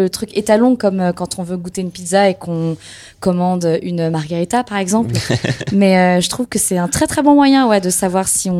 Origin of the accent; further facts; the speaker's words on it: Hauts-de-France, France; Moi, j'ai grandi dans le Nord